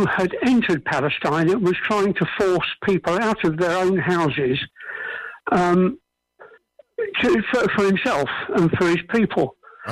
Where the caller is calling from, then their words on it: Balearic Islands, Spain; in Mallorca.